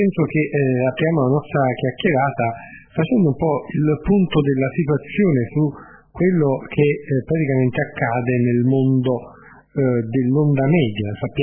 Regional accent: Naples, Campania, Italy; Io anche dalle mie parti qui a Napoli, nella Caserta

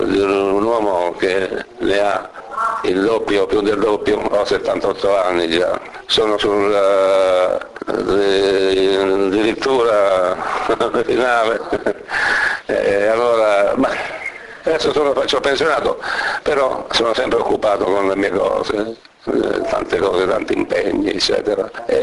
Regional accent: Molise, Italy; now in Argentina; Io, come ben sapete, sono molisano dell'Alto Molise, un paesetto dell'Alto Molise. Immigrai in Argentina assieme a mio padre nel 1950.

